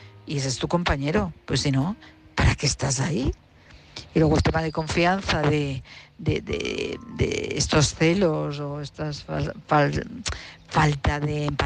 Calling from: Madrid, Community of Madrid, Spain; de Madrid.

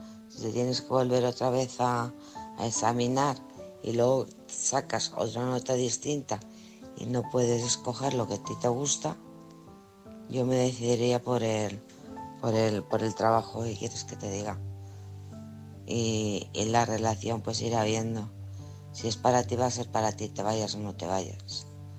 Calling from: Alcorcón, Community of Madrid, Spain; de Alcorcón.

